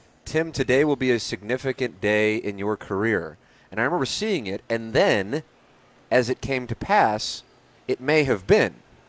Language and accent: English; St. Louis, Missouri, United States; Well, I was from South City, so they still kind of viewed me as like